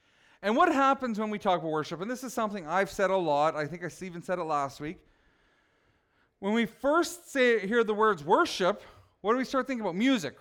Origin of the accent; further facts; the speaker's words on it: Prince Albert, Saskatchewan, Canada; So I grew up in Prince Albert, as most of you know, until junior high.